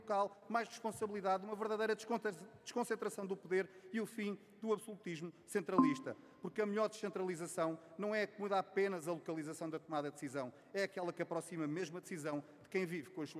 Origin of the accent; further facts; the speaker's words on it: Lisbon, Portugal; Sou lisboeta